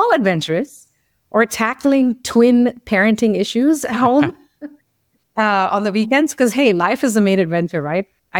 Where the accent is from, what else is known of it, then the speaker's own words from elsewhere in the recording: Mumbai, Maharashtra, India; I grew up in Mumbai, or Bombay as it was known back then. The city of Mumbai shaped me